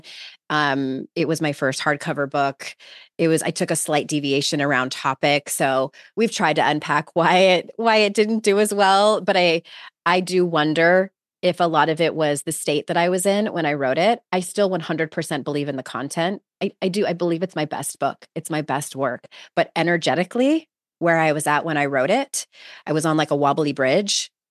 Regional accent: California, United States; I'm from California, where it's like a little bit more like, okay, you talk about your feelings.

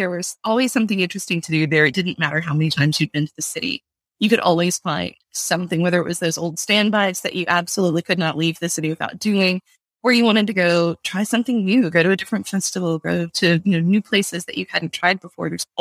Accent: Baton Rouge, Louisiana, United States; I've always been drawn to that city. I grew up in Baton Rouge.

